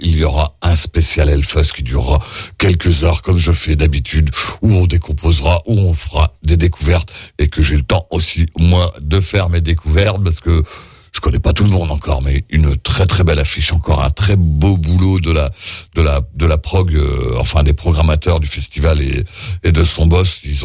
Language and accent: French; France; ils sont plus souvent au Japon à jouer que chez nous en France.